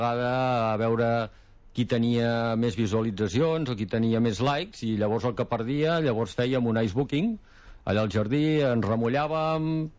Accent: Catalonia, Spain; nosaltres evidentment som catalans i el nostre castellà és un castellà d'aquell típic de Salamanca, no? O sigui, la gent es fot un fart de riure amb el nostre castellà perquè no en sabem gaire de parlar en castellà. Nosaltres som d'aquí.

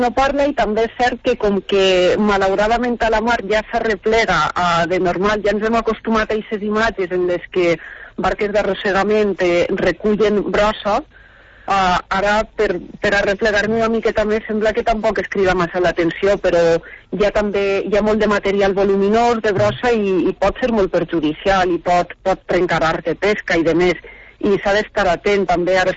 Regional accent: Valencian Community, Spain; és una de les coses que ens ha definit com a valencians durant molt de temps

